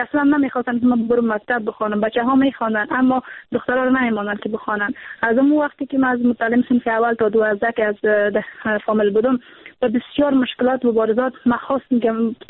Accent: Samangan, Afghanistan; تمام دختر خانمایی که در ولایت ما هستن، چون ولایت سمنگان کاملا یک ولایت سنتی هست

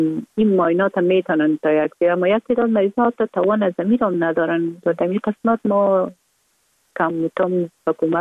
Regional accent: Kabul, Afghanistan; ما در کابل به دنیا آمدیم، اصلا از طرف پدر از ننگرهار و از طرف مادر از کابل هستیم. در کابل به دنیا آمدیم،

